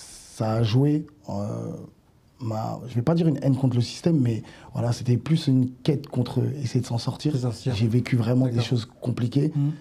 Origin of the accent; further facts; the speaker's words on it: Haiti; Je suis haïtien.